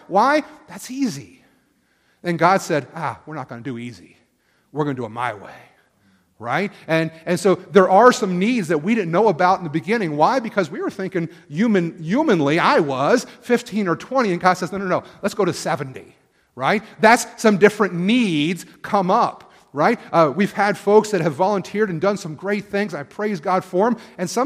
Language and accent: English; East Coast, United States; I'm from the East Coast.